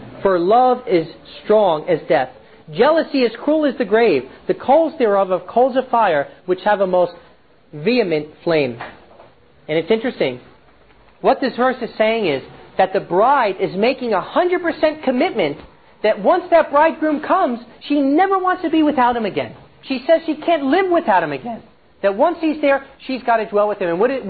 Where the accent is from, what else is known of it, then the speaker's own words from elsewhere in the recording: United States; One thing that shocked me being in Israel is I realized growing up in America